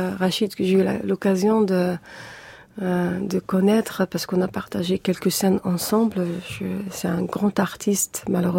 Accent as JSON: {"language": "French", "country": "Algeria", "said": "on est des Algériens. On a le passé qu'on a eu, mais il faut pas occulter quand même nos racines et surtout la culture berbère."}